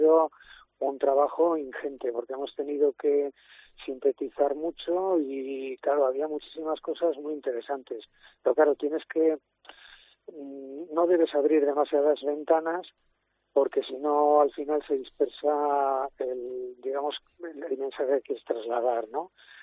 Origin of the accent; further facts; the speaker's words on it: Bilbao, Basque Country, Spain; yo soy de Bilbao. Y Bilbao y Vizcaya es un crisol de personas venidas de todas partes de España y de otros países.